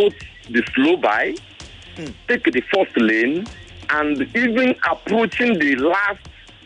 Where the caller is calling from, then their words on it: Lagos, Nigeria; calling from Apple Junction.